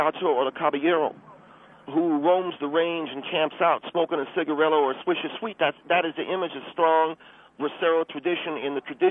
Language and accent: English; United States; See, a lot of the things that I resent is that I grew up in America, I grew up among Anglos, and a lot of these terms I'm not clear on myself.